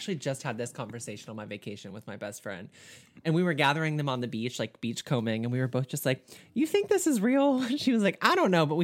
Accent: the South, United States; accent: southern; which I always read with my southern accent.

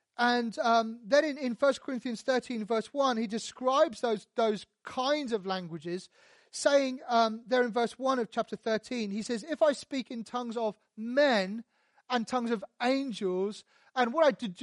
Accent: Portsmouth, South East England, United Kingdom; I can say that because I'm from Portsmouth, right?

